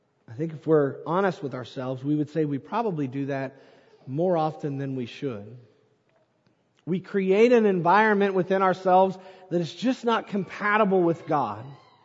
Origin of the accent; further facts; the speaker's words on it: Barnesville, Ohio, United States; when I was growing up in Barnesville